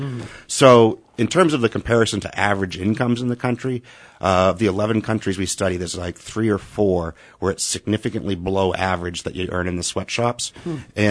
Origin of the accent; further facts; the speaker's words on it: Haverhill, Massachusetts, United States; now in West Texas, United States; I'm relatively new here to West Texas still, if the accent hasn't come through. I grew up in New England. In fact, Haverhill, Massachusetts, which was known as the Shoe City